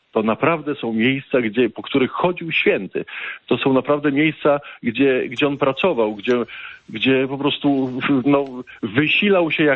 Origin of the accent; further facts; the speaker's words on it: Biłgoraj, Lublin Voivodeship, Poland; now in Niepokalanów, Poland; pochodzę dokładnie z Biłgoraja i pozdrawiam z Niepokalanowa.